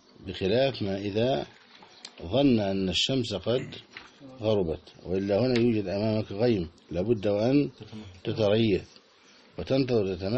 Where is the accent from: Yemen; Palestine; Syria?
Palestine; Bureij; وهذا كان من قريتنا البريجات